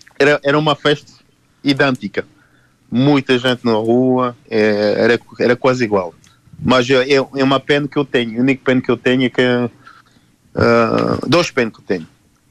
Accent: Paris, Île-de-France, France; sou de Paris mesmo, eu nasci em Paris, e a minha zona é mais depois de 95.

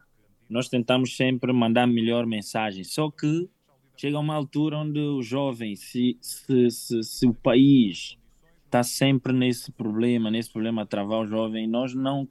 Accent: São Tomé & Príncipe; moved away as an adult; nós como jovens saímos lá de São Tomé para com os mesmos objetivos.

